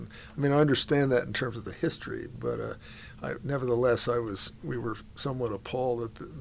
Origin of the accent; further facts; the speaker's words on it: East Coast, Canada; I'd done my residency there, and I came originally from the East Coast.